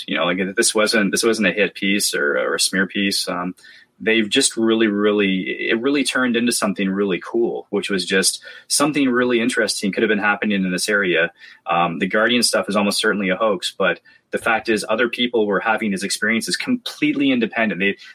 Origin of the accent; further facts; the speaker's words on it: Canada; I'm trying to be very polite, being very Canadian about it.